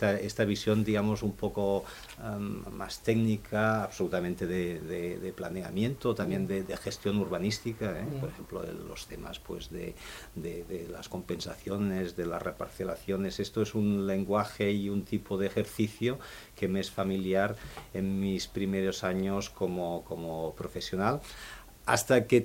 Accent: Barcelona, Catalonia, Spain; Nacido en Barcelona y viviendo siempre en Barcelona, sí.

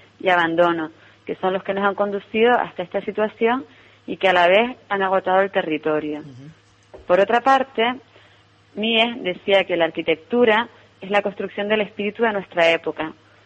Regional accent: Las Palmas de Gran Canaria, Canary Islands, Spain; soy arquitecta de Las Palmas de Gran Canaria.

